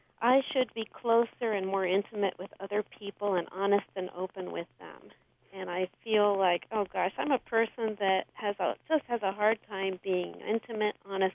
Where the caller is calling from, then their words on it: Ohio, United States; Okay, Katie, hi. I'm calling from Ohio.